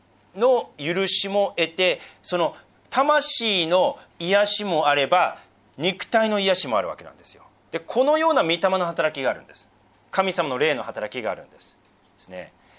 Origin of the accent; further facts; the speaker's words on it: Sendai, Miyagi, Japan; 私仙台人なのでいずいという言葉があるんですけど、